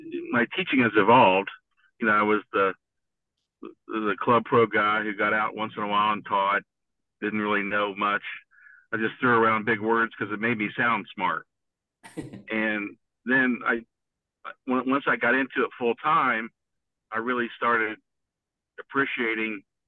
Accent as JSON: {"language": "English", "town": "Petersburg", "region": "Indiana", "country": "United States", "said": "I'm a guy from Petersburg, Indiana. Where the hell's Petersburg, right?"}